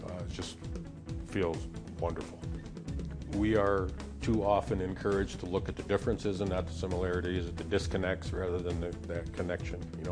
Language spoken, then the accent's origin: English; Owego, New York, United States; I grew up downriver in Owego, and I had a grandfather who was a, forgive the cliche so early, a larger-than-life character